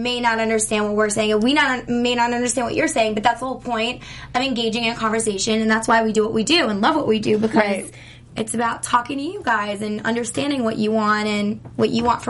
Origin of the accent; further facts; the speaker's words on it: New York, United States; I grew up in New York, I get the East Coast.